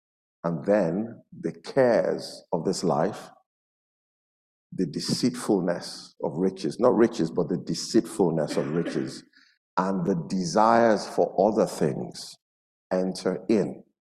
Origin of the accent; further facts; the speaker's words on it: Nigeria; I come from Nigeria.